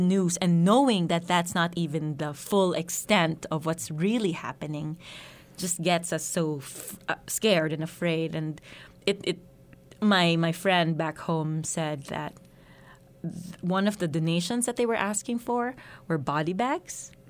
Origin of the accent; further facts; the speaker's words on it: Philippines; English is a second language; now in United States; my show is a comedy, and it's quite a parody of how it's like being a foreigner in the United States.